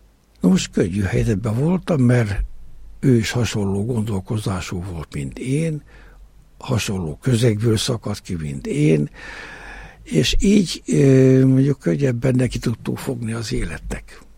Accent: Szécsény, Nógrád, Hungary; de született Széchenyi vagyok. Tudni, Széchenyben születtem, és ott szinte a rendházban ott nőttünk fel a saját kortársaimmal együtt.

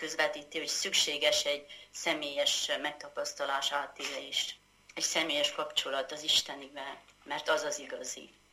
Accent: Ciumani, Harghita, Romania; Gyergyó Csomafalván születtem, a Gyergyói medencébe Erdélyben, és én olyan közegben nőttem fel, ahol természetes módon mindenki énekelt.

